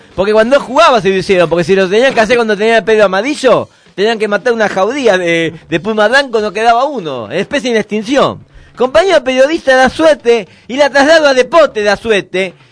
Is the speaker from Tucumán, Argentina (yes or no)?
yes; Tucumán, Argentina; ¡Soy de Tucumán! ¡Soy de Tucumán!